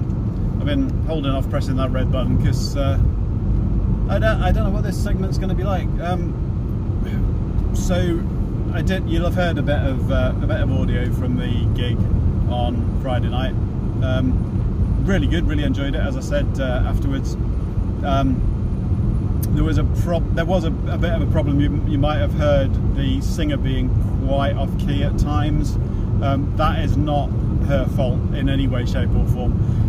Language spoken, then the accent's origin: English; United Kingdom; I'm British and I don't even know if I'm supposed to say schedule or schedule.